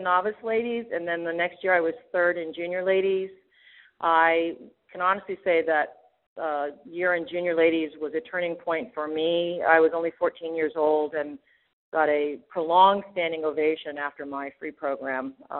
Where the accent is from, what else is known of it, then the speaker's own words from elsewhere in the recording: Bethesda, Maryland, United States; I grew up in Bethesda, Maryland, not exactly a hotbed of ice skating.